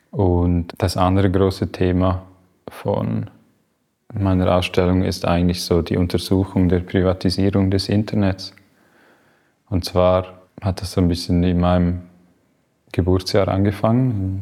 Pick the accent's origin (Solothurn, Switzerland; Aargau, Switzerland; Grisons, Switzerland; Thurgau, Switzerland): Grisons, Switzerland; Und zwar bin ich nach 10 Jahren in einem urbanen Umfeld wie zurückgekommen, da wo ich her bin, eigentlich in Graubünden.